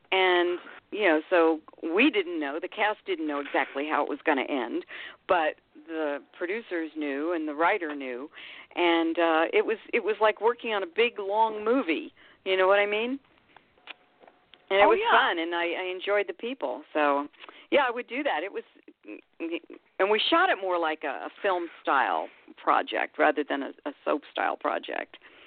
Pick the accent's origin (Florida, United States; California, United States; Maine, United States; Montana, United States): Florida, United States; Miami; And I grew up in Miami, so it was fun to go back and work there.